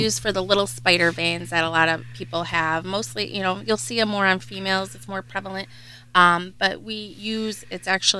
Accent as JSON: {"language": "English", "town": "Geneva", "region": "New York", "country": "United States", "tie": "born or raised there", "said": "I am actually from Geneva, grew up here most of my life. I've lived here."}